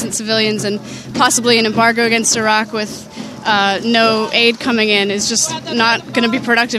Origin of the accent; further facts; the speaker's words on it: Cape Elizabeth, Maine, United States; I'm from Cape Elizabeth here.